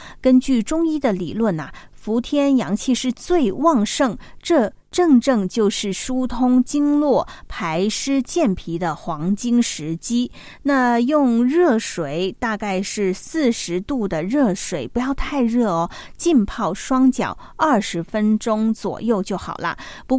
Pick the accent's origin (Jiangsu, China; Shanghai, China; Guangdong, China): Guangdong, China; 或者是说呢跟我们广东人呢有一些不一样的一些养生的习惯的话呢